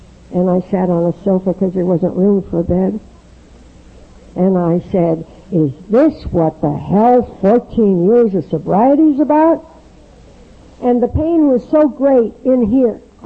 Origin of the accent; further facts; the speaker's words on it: Laguna Beach, California, United States; I come from Laguna Beach, as I told you. It is a very heavy pocket of AA.